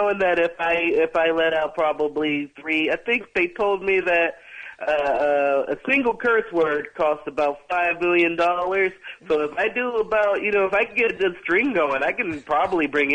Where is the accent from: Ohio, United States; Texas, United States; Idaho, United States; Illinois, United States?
Illinois, United States; Chicago; I grew up in Chicago, and he'd take me to the Rosemont Horizon